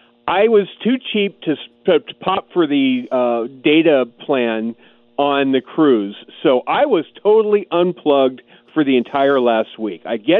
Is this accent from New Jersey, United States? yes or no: no; California, United States; Yes, I'm a Californian now. Have been my entire life.